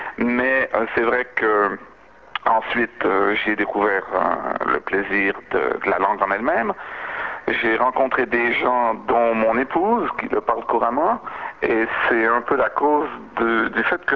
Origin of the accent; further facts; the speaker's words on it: Canada; Disons qu'en tant que Canadien, j'ai eu l'occasion de faire de l'anglais à l'école, donc 7 ans d'anglais à l'école secondaire, et je parlais l'anglais comme une vache espagnole